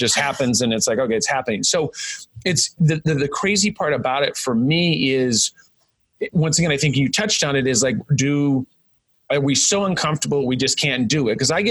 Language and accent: English; Ireland; And I'm like, I'm Irish. It doesn't mean I like drink before my keynotes